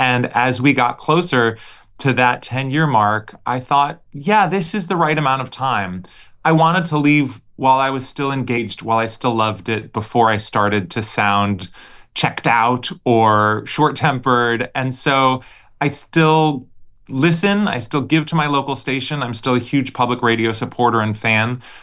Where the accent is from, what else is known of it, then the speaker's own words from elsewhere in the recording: Portland, Oregon, United States; performances with … from my hometown of Portland, Oregon.